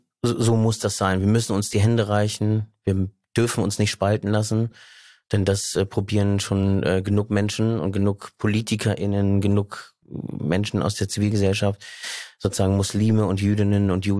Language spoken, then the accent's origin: German; Berlin, Germany; Ich bin Berliner. Ich bin hier geboren, aufgewachsen, in einem sehr behüteten Haushalt.